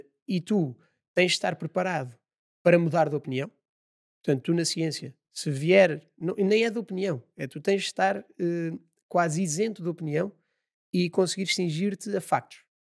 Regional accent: Coimbra, Centro, Portugal; Mas eu sou de Coimbra, portanto...

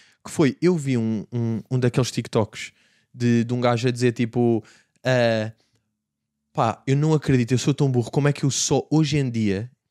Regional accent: Portugal; Eu ensino em português, não é? DIY. Eu sou português.

